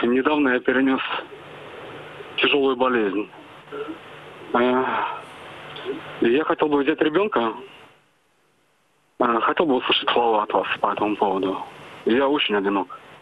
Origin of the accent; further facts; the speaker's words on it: Saint Petersburg, Russia; Я из Петербурга.